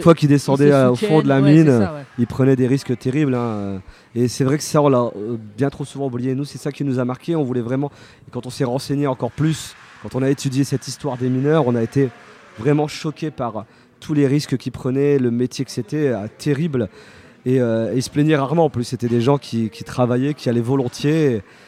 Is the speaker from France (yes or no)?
yes; northern France, France; Je viens du nord de la France, et de l'Algérie.